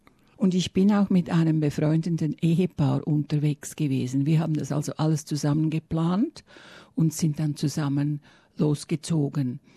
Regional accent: Zurich, Switzerland; now in Australia; Ich bin Schweizerin und Australierin. Ich bin aus dem Zürcher Gebiet, aber nicht Stadt Zürich, sondern ist eine kleine ländliche Ortschaft Richtung Schaffhausen. Also ich bin eigentlich ganz nahe an der deutschen Grenze.

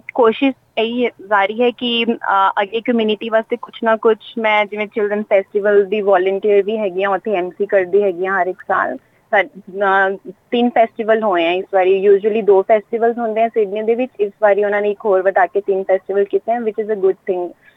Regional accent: Mohali, Punjab, India; ਕਿਉਂਕਿ ਮੈਂ ਚੰਡੀਗੜ੍ਹ ਤੋਂ ਬਿਲੋਂਗ ਕਰਦੀ ਹਾਂ, ਹੁਣ ਮੋਹਾਲੀ, ਚੰਡੀਗੜ੍ਹ ਦਾ ਬਰਥ ਹੈ, but I have been born boat up in Mohali.

